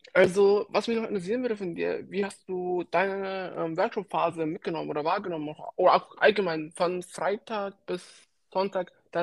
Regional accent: Regensburg, Bavaria, Germany; ich komme aus Bayern, näher gesagt aus Regensburg.

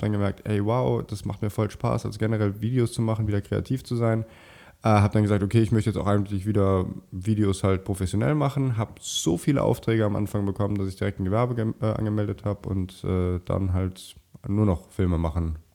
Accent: Remscheid, North Rhine-Westphalia, Germany; moved away as an adult; also born or lived in New York; Ich bin geboren in Remscheid, in der Nähe von Düsseldorf.

